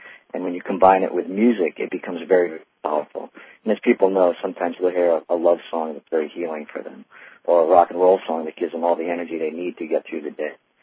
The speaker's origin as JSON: {"language": "English", "town": "East Bridgewater", "region": "Massachusetts", "country": "United States", "tie": "born or raised there", "said": "I grew up in outside of Boston in basically a small town, East Bridgewater, Massachusetts."}